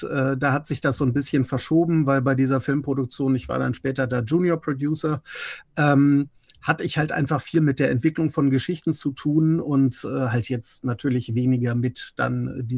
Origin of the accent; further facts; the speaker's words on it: Bonn, North Rhine-Westphalia, Germany; born there; nicht weit entfernt von meinem Geburtsort Bonn entfernt.